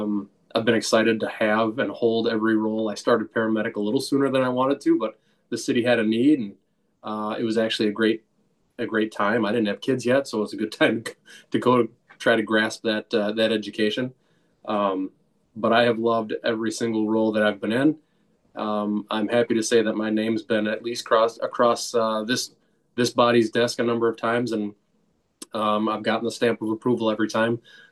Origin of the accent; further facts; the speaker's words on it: Madison, Wisconsin, United States; also born or lived in Arizona; Nearly a lifelong Madisonian. I was born in Arizona because that's where mom was when I decided to come. But otherwise raised on the east side. Love Madison.